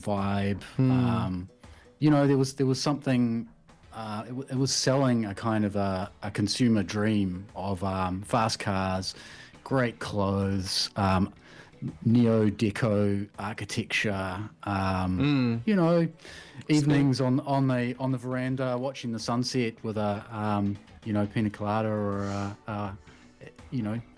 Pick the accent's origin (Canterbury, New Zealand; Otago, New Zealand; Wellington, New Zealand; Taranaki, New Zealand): Wellington, New Zealand; Waikanae; I grew up in Waikanae, Parapara, Umu.